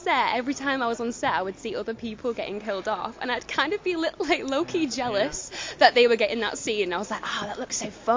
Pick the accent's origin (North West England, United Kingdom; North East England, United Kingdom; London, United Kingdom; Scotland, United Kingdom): North West England, United Kingdom; Manchester; I'm from Manchester myself, so we're not like seaside country, so we not country, town, city.